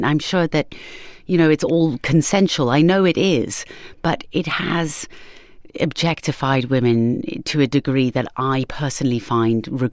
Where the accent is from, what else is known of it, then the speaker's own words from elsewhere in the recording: South Africa; born there; also born or lived in England; I was born in South Africa, went to England, then had to, you know, then came here.